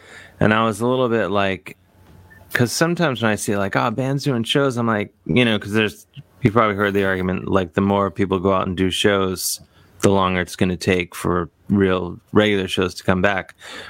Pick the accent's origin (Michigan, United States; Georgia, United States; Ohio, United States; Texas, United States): Ohio, United States; Cleveland; But I am from Cleveland, you know, originally